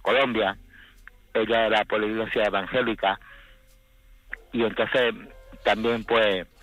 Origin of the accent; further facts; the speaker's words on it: Málaga, Andalusia, Spain; now in Córdoba, Spain; Estoy en Córdoba, soy malagueño.